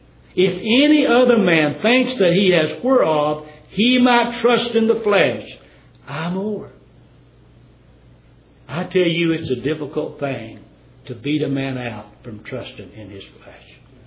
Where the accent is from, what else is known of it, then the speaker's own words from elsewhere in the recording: Tennessee, United States; When I was growing up in Tennessee on the farm and we walked through the field